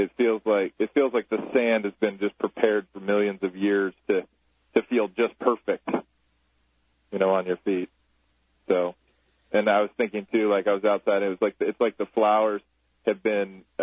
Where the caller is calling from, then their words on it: Hawaii, United States; I'm just trying to see if you guys can hear me because I'm calling from Hawaii.